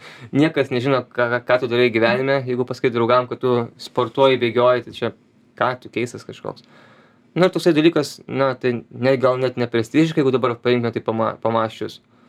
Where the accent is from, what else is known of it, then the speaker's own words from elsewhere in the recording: Vilnius, Vilnius County, Lithuania; esu vilnietis